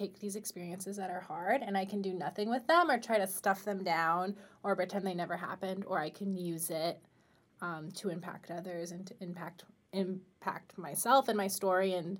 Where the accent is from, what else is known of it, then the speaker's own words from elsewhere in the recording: Florida, United States; And growing up in Florida, a very diverse state, I feel like I was constantly surrounded